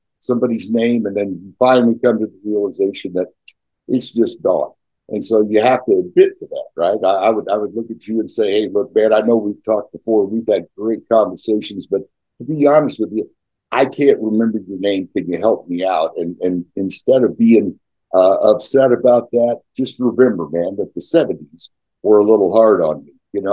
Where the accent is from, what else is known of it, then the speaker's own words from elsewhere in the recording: United States; I'm an American, and I live in the heartland of America, and in good old America, if we have nothing, we have drama, right?